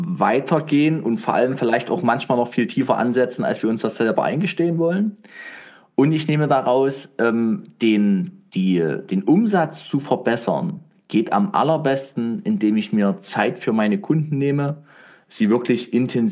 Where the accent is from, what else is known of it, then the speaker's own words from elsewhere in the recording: Leipzig, Saxony, Germany; ich bin ja Leipziger